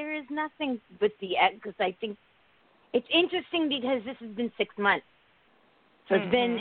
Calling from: Connecticut, United States; Hi, this is … from Connecticut.

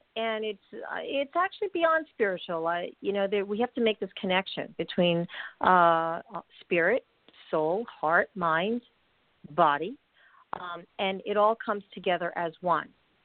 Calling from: New York City, New York, United States; I am calling in from Manhattan, New York.

